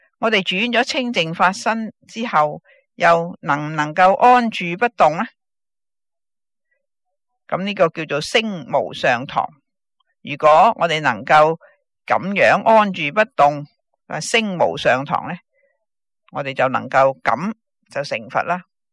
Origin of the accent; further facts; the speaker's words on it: China; 呢、这个床呢唔同我哋中国人瞓觉嘅床